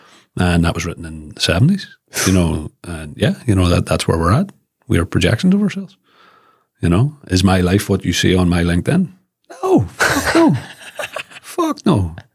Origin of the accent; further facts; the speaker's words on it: Belfast, Northern Ireland, United Kingdom; to come from where Belfast has been, right, which I remember profoundly. I grew up in Tweddle Avenue in the Ardoin interface.